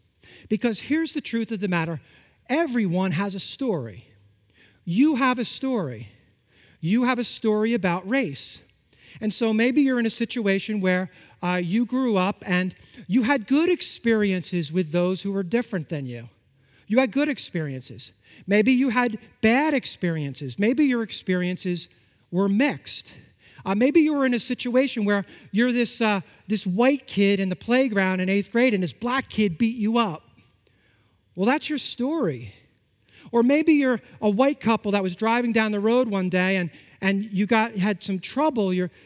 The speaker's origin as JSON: {"language": "English", "town": "Bloomfield", "region": "New Jersey", "country": "United States", "tie": "born or raised there", "said": "Now, I was born and raised in Bloomfield, New Jersey, and I know some of you in our church, you hold that against me because I'm from New Jersey, but I am from New Jersey."}